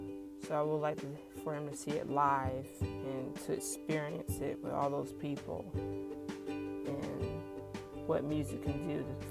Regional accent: Florida, United States; As I said before … I'm from South Florida. I'm 20 years old

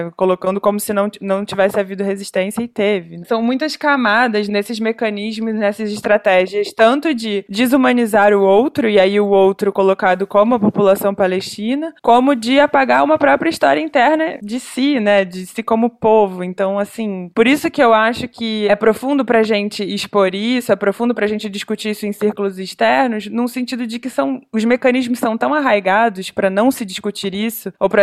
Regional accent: Brazil; alguém como eu, sei lá, sou brasileira, tenho família aqui no Brasil

